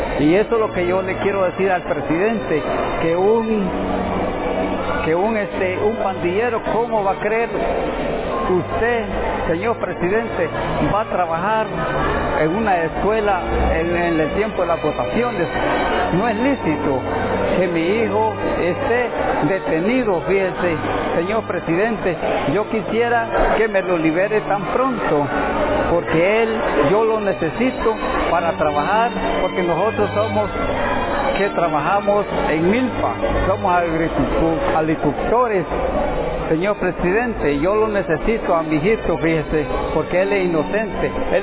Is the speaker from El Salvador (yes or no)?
yes; Concepción de Ataco, Ahuachapán, El Salvador; Soy de Ataco, pertenece a Huachapán. He venido aquí a San Salvador